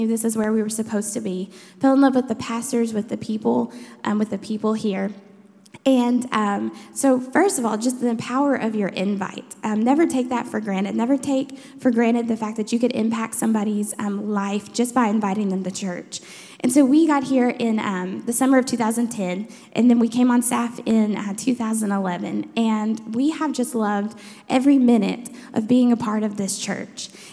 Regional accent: Kentucky, United States; now in Owensboro, United States; my husband and I, Patrick, we grew up in Union County, which is just about an hour from here. And then after we got married, we moved away for a little bit. And then we moved back to Owensboro in the summer of 2010.

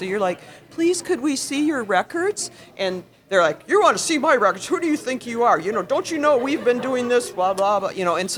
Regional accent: Minnesota, United States; I'm from Minnesota. I often tell okay. people that I, you know, they used to have this expression called Minnesota Nice

